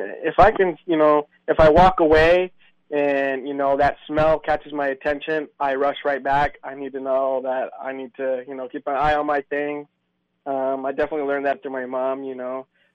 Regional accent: Mount Vernon, Washington, United States; born there; we got here in 96. I was born in 1991 in Mount Vernon, Washington. Came over here really young, learned English here in Juno. Juno's pretty much all I know. I mean, I visited the whole West Coast, but Juno is home.

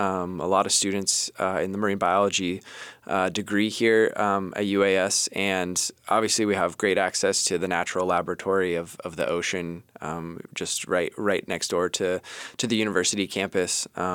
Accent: San Diego, California, United States; I grew up in San Diego, and I was always fascinated with the tide pools there, and spent a lot of time in the ocean as a kid.

